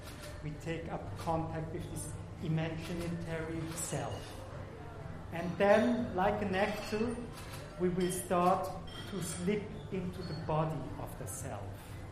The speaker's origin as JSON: {"language": "English", "country": "Switzerland", "tie": "born or raised there", "also_born_or_lived": "South Africa / Germany", "moved": "yes", "lives_now": "Barcelona, Spain", "said": "I was born in South Africa, grew up in Switzerland, worked in Germany, and I live now in Spain, Barcelona."}